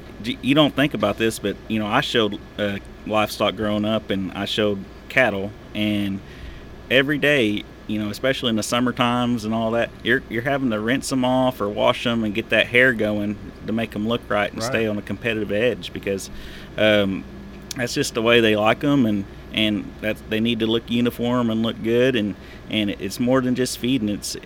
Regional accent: Sallisaw, Oklahoma, United States; I'm originally from Sallisaw, Oklahoma area in Sequoia County.

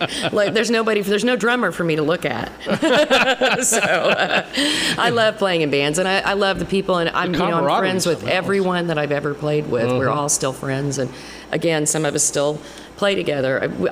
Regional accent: Oklahoma, United States; now in Coffeyville, United States; Well, I live in Kansas, in Coffeyville, Kansas area, but I'm from Oklahoma.

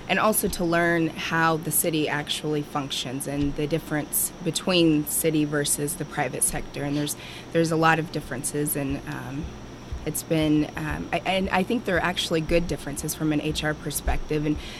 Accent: Kansas, United States; Well, I am from Southeast Kansas, and my background was actually in the private sector, or healthcare to be more specific.

